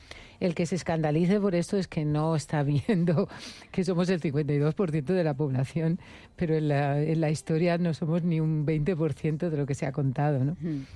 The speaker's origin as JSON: {"language": "Spanish", "town": "Yecla", "region": "Region of Murcia", "country": "Spain", "tie": "born or raised there", "said": "yo empecé con 11 años a cantar en un coro de la iglesia de mi pueblo, de Yecla."}